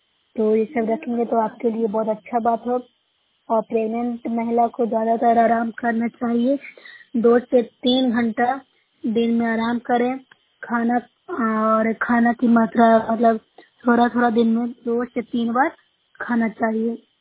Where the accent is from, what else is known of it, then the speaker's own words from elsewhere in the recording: Bihar, India; मैं नवसाई सेक्शन से हूँ, जिला नालंदा से हूँ।